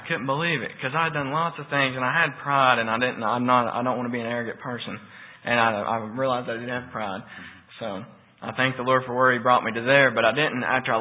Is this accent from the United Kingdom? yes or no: no; Pikeville, Tennessee, United States; I'm from Pikeville, Tennessee, and I came out of the world.